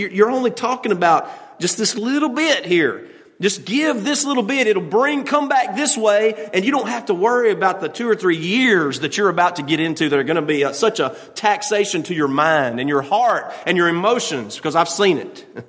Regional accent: United States; I'm an American. I demand respect.

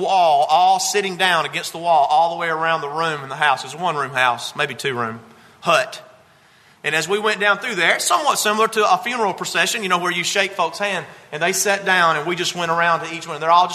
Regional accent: Gordo, Alabama, United States; My hometown's Gordo.

